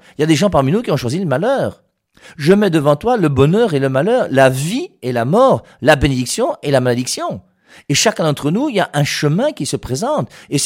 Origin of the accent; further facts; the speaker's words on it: France; moi je suis français d'origine, camerounais de cœur